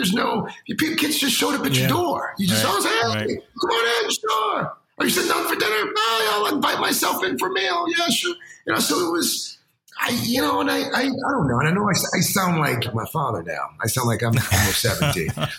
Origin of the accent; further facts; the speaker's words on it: South Carolina, United States; when I was growing up, I grew up in South Carolina. And culturally, I think it's also a little different. You know, you grow up a black kid in South Carolina